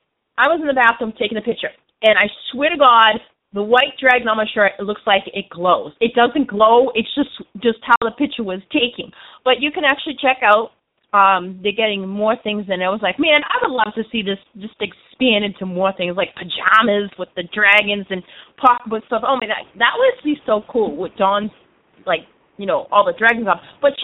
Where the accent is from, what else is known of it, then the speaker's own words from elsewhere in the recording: Boston, Massachusetts, United States; now in Maine, United States; I've been living in Maine for like originally 5 years, and I'm originally from Boston.